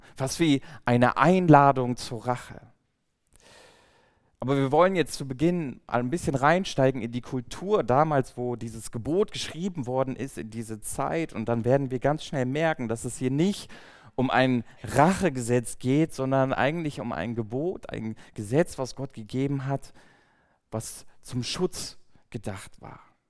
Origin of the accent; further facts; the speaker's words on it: Baden-Württemberg, Germany; now in Oberhausen, Germany; seit mehr als 2 Jahren hier in Oberhausen. Für die, die es nicht wissen, ich komme eigentlich aus dem Süden Deutschlands. Ich bin Schwabe